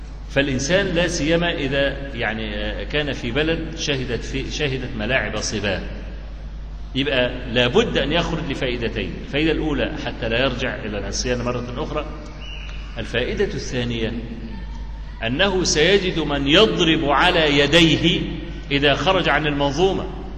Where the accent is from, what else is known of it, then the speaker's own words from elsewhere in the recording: Egypt; لطوخ دي جمع لطخ يعني عندنا في مصر